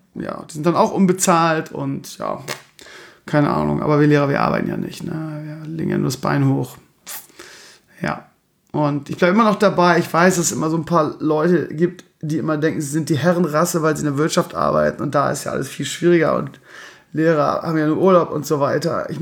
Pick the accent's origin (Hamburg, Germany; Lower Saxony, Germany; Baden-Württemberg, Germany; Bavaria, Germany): Lower Saxony, Germany; Lauenbrück; war ich in meiner alten Heimat in Lauenbrück an der Finterschule.